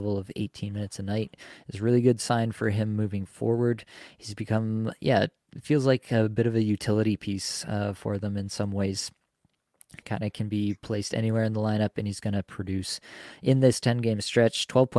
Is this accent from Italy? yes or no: no; Toronto, Ontario, Canada; last one here, coming to my hometown, Toronto Maple Leafs.